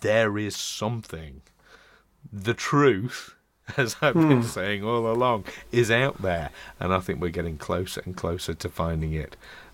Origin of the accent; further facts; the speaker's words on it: Doncaster, Yorkshire and the Humber, United Kingdom; Right in the depths of the sea of Doncaster. You've got it in for Doncaster. my hometown.